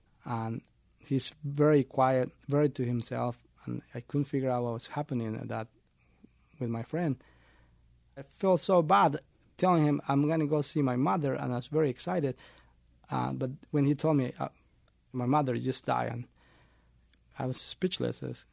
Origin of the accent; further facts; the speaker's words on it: Mexico; now in United States; I grew up in Mexico, and I came across the border like every one of my coworkers, undocumented.